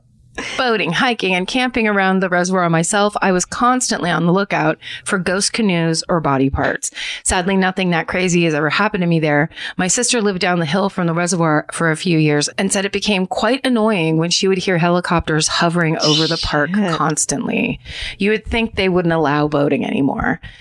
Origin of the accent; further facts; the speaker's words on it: New Jersey, United States; a similar underwater ghost town near my hometown that is also referred to as New Jersey's Bermuda Triangle.